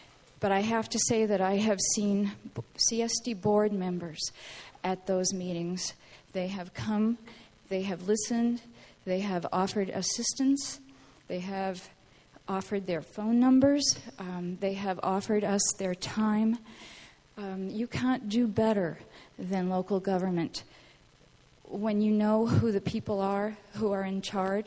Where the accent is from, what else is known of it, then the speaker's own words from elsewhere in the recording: New England, United States; I come from a part of the country where we have a very participatory government. I come from New England.